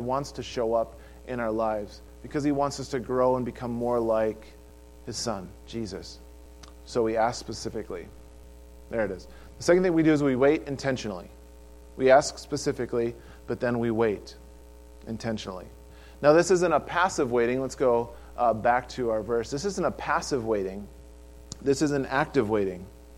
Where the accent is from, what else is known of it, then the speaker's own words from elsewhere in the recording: Wisconsin, United States; I grew up in Wisconsin, out middle country and Midwest